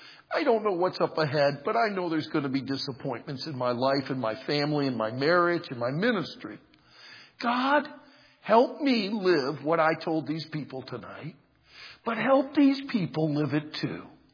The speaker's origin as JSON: {"language": "English", "country": "United States", "said": "I've been so disappointed as an American."}